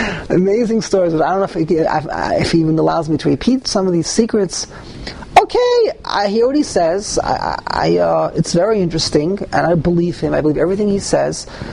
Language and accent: English; New York City, New York, United States; I know I grew up on the Lower East Side, my father, we grew up on the Lower East Side.